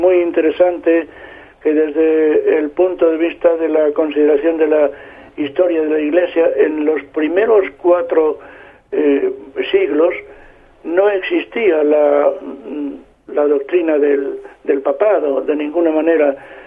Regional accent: Spain; algo que nos toca un poco a nosotros más como españoles

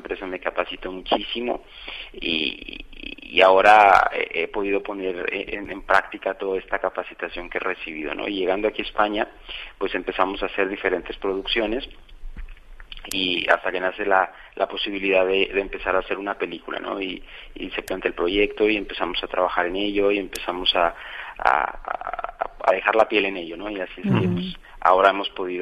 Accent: Mexico; Desde mi punto de vista mexicano, que soy, no lo puedo negar, ¿no? Yo soy mexicano y seré mexicano hasta que me muera.

